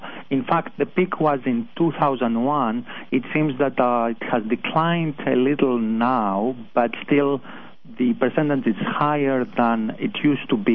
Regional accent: Greece; accent: Greek; my accent is actually Greek.

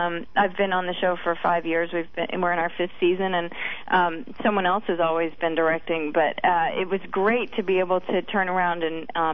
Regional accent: New York, United States; No, I grew up in New York without a country station, so.

